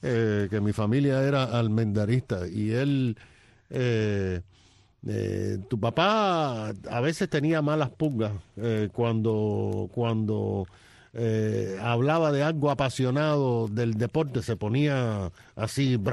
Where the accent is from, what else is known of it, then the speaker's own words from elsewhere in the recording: Cuba; moved away; yo salí de Cuba muy joven